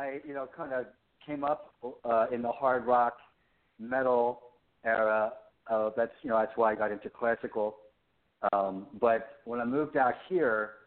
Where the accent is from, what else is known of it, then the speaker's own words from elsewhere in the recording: East Coast, United States; now in Los Angeles, United States; Well, I'm from the East Coast. I moved out from Philly. I lived in Philly, New York, New Jersey.